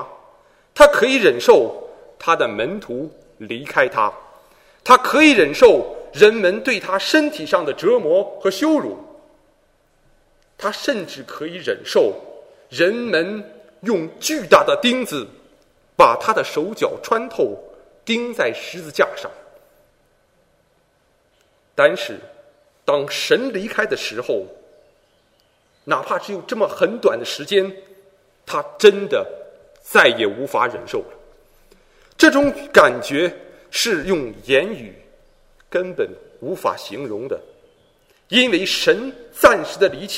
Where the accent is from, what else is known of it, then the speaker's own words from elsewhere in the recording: China; now in Switzerland; 当在大约七年前，我一个人离开我的故乡中国，离开父母，到一个完全陌生的国度瑞士的时候